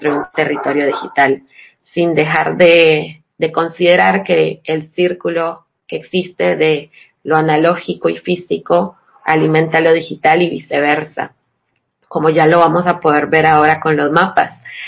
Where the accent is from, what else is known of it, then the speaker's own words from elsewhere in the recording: Nicaragua; also born or lived in Costa Rica; now in Paraguay; Soy nicaragüense, o en realidad soy mitad nicaragüense, mitad costarricense. Soy ahí como una mezcolanza rara.